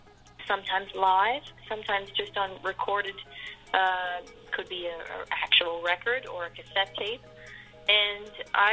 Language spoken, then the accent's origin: English; Cape Breton, Nova Scotia, Canada; growing up in Cape Breton, being the daughter of … having the ancestry behind me, my relatives coming from Scotland